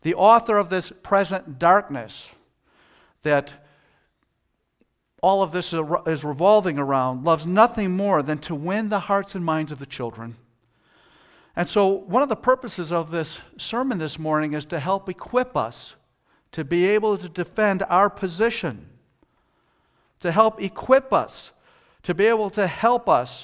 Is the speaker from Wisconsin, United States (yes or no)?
yes; Wisconsin, United States; I know this for a fact because, you know, I'm from Wisconsin.